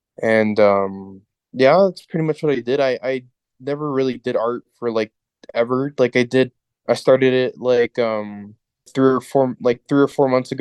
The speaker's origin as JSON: {"language": "English", "town": "El Paso", "region": "Texas", "country": "United States", "tie": "born or raised there", "said": "So I was born here in El Paso, grew up in Northeast Central, bounced around a lot, lived from Northeast Central to sometimes the Lower Valley"}